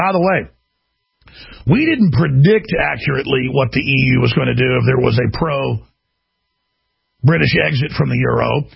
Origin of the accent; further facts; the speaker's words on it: United States; Listen, I'm an American.